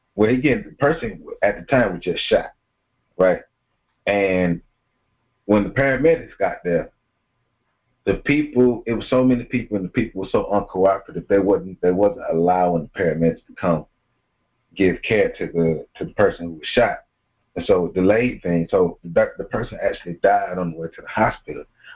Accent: Tallahassee, Florida, United States; But guess what? I'm from Tallahassee, Lake Bradford area.

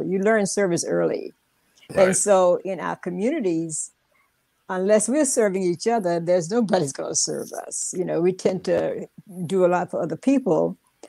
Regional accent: Tallahassee, Florida, United States; I come from Smoky Hollow, which is where Cascade Park is now, but that's where I was born. And at that time in the 40s

